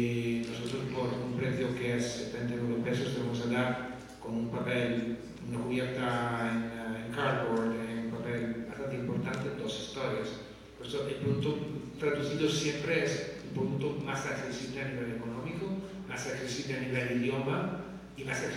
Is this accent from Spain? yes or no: no; Mexico; Claramente nosotros somos editores mexicanos y queremos incrementar la lectura en un castellano mexicano